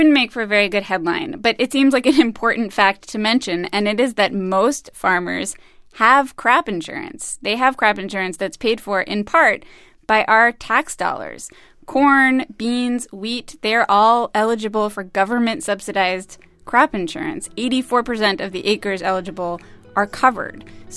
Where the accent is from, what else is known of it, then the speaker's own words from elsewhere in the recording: New York, United States; I'm from New York.